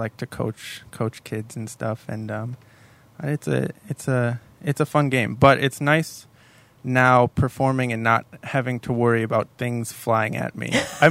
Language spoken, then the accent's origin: English; Golden Valley, Minnesota, United States; It is, yeah. I grew up in Golden Valley, just outside of Minneapolis.